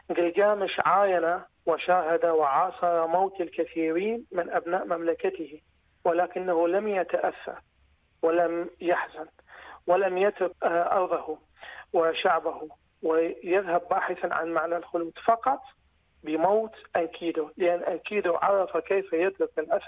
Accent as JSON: {"language": "Arabic", "country": "Iraq", "said": "نحن كعراقيين وكشعوب من الشرق الأوسط"}